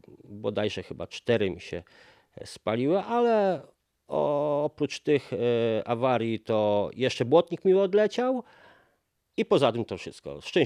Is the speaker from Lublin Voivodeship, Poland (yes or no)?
yes; Lublin Voivodeship, Poland; Pierwszy dzień to jest taki cel, aby dojechać do moich rodzinnych stron Podchrubieszów.